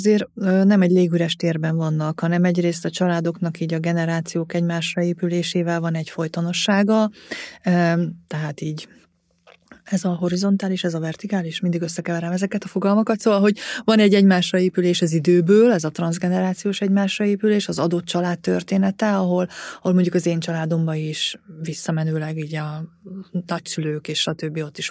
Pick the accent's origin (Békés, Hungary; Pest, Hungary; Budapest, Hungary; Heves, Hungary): Heves, Hungary; Én Heves megyében nőttem föl